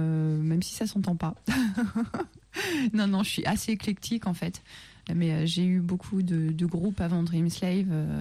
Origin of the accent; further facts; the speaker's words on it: Paris, Île-de-France, France; now in Lyon, France; Je viens de Paris.